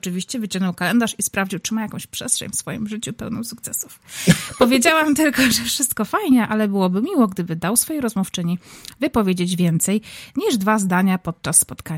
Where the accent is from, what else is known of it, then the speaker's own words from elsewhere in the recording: Silesian Voivodeship, Poland; ja jestem Ślązaczką, w moich żyłach płyną kluski śląskie zamiast czerwonych krwinek.